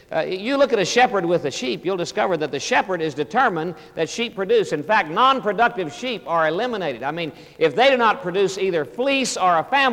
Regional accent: Oklahoma, United States; I come from Oklahoma. Cowboys hate sheep.

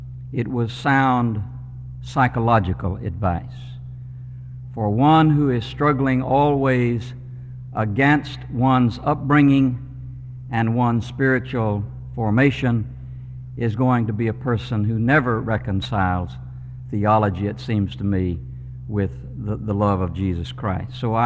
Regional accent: Fort Worth, Texas, United States; also born or lived in Arkansas; I was born in Arkansas, as Fred said. I was reared in Fort Worth, 8 blocks from Southwestern Seminary.

